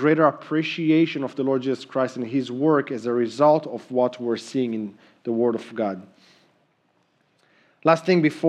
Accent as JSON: {"language": "English", "country": "Israel", "said": "Those of you that know me know I'm from Israel"}